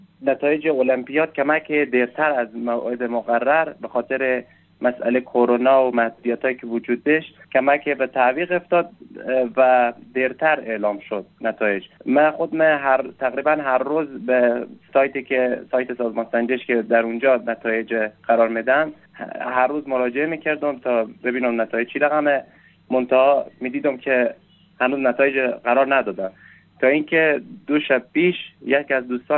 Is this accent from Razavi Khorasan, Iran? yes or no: yes; Mashhad, Razavi Khorasan, Iran; born or raised there